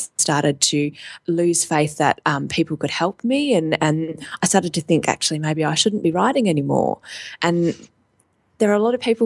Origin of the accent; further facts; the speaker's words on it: Australia; So just looking at visitors to the website, even though I'm Australian and the website is a .com.au web address, 40% of the people coming are from Australia.